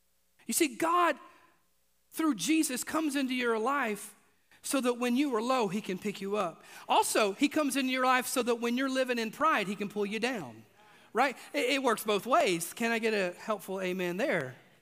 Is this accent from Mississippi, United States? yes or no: yes; Mississippi, United States; I grew up in Mississippi. That's just how we roll, literally, back yonder then.